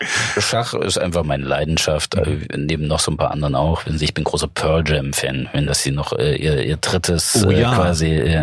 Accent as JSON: {"language": "German", "region": "Thuringia", "country": "Germany", "said": "als Thüringer"}